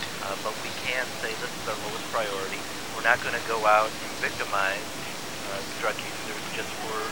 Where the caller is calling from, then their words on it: Minneapolis, Minnesota, United States; From Minneapolis.